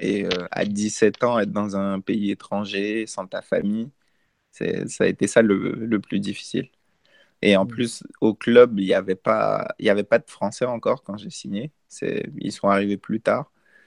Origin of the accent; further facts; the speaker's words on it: France; also born or lived in Côte d'Ivoire; j'ai grandi en France. Je suis arrivé en France, j'étais encore tout petit, j'étais bébé. Ma mère est française